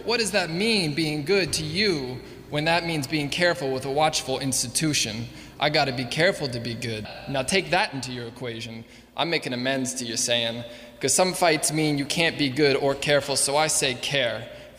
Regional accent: Eugene, Oregon, United States; I'm from Eugene.

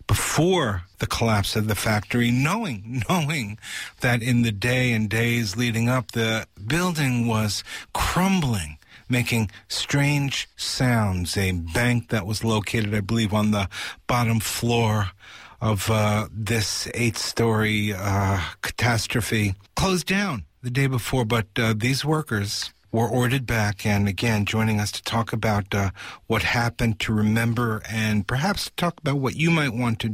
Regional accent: Jessore, Khulna Division, Bangladesh; I am single and live with my coworker in this tiny room. I come from the Jazor district in the southwestern part of Bangladesh.

